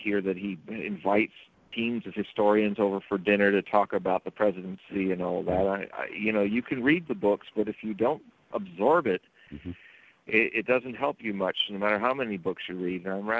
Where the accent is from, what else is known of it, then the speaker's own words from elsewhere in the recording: Hollywood, California, United States; I grew up in Hollywood. I'm from that industry